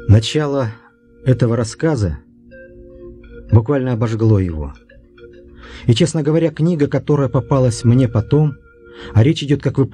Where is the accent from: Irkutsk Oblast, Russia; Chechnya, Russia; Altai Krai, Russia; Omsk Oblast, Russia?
Altai Krai, Russia; Петр Павлович мой земляк. Я тоже родился и вырос в Кулундинской степи.